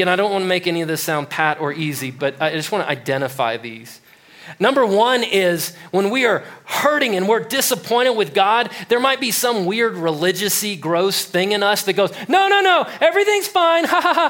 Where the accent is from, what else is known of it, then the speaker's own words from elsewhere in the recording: Texas, United States; I'm from Texas. And in Texas, after you get your high school diploma, they give you a wife.